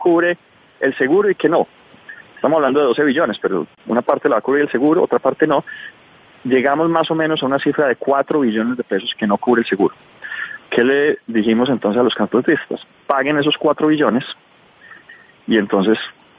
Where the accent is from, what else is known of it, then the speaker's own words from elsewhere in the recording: Colombia; somos todos los colombianos.